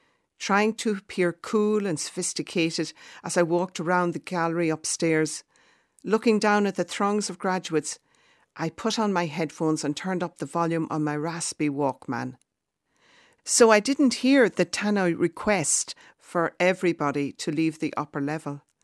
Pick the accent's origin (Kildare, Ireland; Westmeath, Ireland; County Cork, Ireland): Westmeath, Ireland; accent: Westmeath; I removed my headphones in alarm and called to them in my strong Westmeath accent, "Are ye all right over there?"